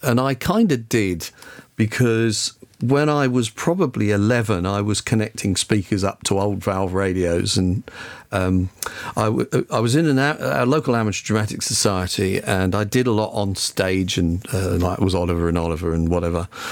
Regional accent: East of England, United Kingdom; I then moved into, got in touch with Hospital Radio Ipswich. So I'm from Suffolk.

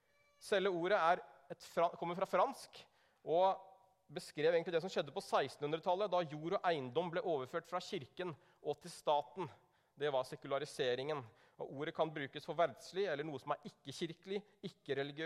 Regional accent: Larvik, Vestfold, Norway; Opprinnelig er jeg fra Larvik, gift med Lena fra Bergen

